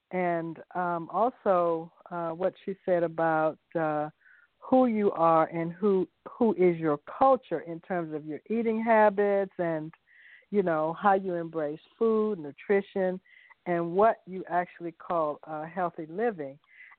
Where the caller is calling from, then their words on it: Atlanta, Georgia, United States; I'm calling from the Atlanta area.